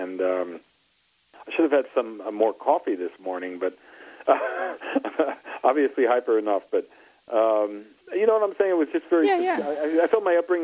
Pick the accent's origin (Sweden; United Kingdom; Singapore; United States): United States; New York City, New York; the Cuban thing wasn't as important to a little kid growing up in New York, at least for my parents' generation